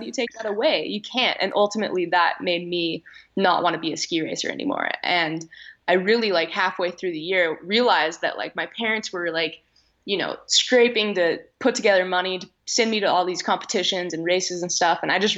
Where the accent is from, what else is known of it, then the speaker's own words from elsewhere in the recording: Squaw Valley, California, United States; Like growing up, I grew up in Squaw Valley.